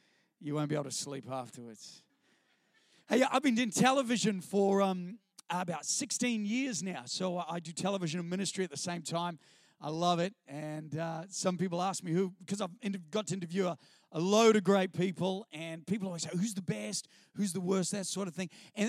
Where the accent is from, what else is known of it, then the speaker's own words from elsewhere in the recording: Christchurch, Canterbury, New Zealand; I'll tell you some of my story. I grew up in Christchurch, New Zealand.